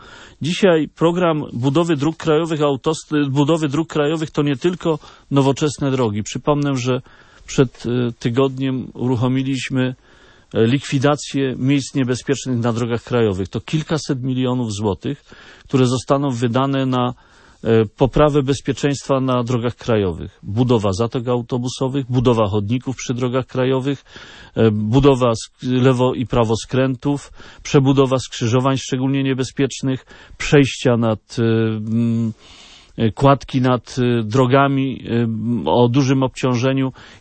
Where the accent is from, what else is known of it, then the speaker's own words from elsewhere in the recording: Lesser Poland, Poland; Ja jestem z Małopolski i to nie jest jakaś tajemnica. Jestem posłem ziemi krakowskiej.